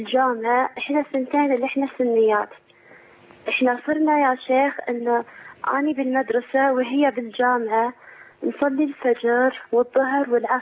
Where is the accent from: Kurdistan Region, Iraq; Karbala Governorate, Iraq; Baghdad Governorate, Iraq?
Baghdad Governorate, Iraq; Baghdad; يا شيخ أنا من العراق من بغداد